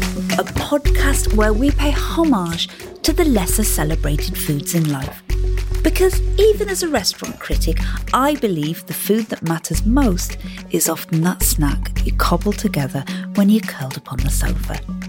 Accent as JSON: {"language": "English", "region": "North West England", "country": "United Kingdom", "said": "Like I'm from the Lake District and people always say, oh, it's not even a big mountain."}